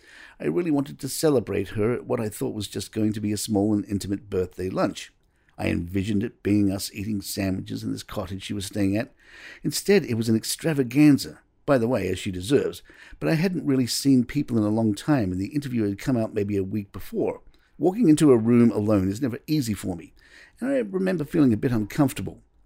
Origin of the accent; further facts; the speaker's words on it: California, United States; I'm from California. It's in the water.